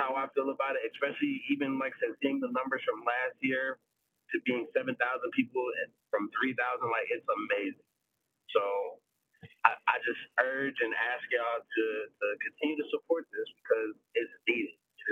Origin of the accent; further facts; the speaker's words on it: Madison, Wisconsin, United States; Like, I'm from Madison, so this is something that has been needed forever.